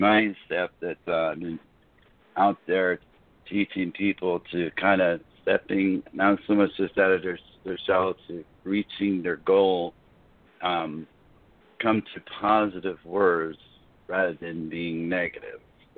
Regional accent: Albany, New York, United States; now in Las Vegas, United States; I moved here originally from Albany, New York, back in 2000.

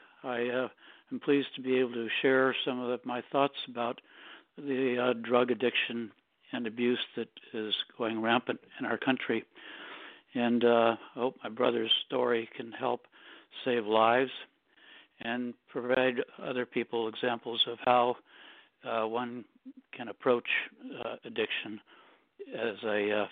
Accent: California, United States; Well, first off, I grew up in Southern California and attended schools in San Fernando Valley, including San Fernando Valley State College.

